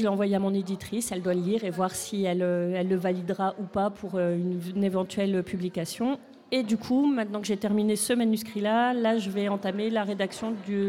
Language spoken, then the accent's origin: French; northern France, France; comme je viens du nord de la France, c'était le petit clin d'œil à ma région.